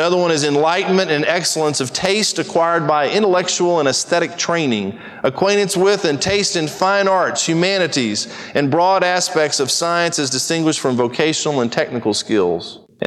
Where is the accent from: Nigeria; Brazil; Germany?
Brazil; I grew up in Brazil. And one of the funniest things about living in Brazil and being an American, and there I was the outsider.